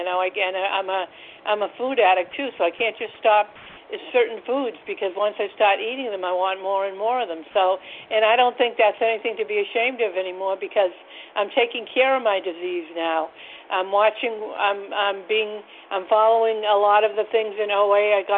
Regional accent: Massachusetts, United States; from Massachusetts.

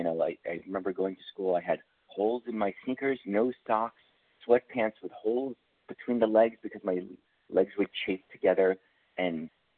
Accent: Bronx, New York, United States; You know, I was brought up in the Bronx. I'm half Puerto Rican and half Haitian, and of course, I didn't feel black enough for the black kids.

